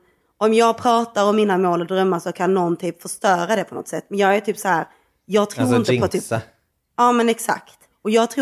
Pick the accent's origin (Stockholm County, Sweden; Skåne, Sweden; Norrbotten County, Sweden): Skåne, Sweden; som skåning.